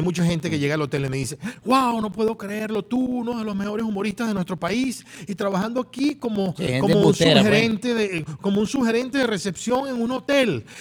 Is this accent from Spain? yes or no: no; Venezuela; me voy a devolver a mi país a prestar todo el conocimiento que he aprendido aquí, allá en mi país. Yo quiero devolverme a Venezuela.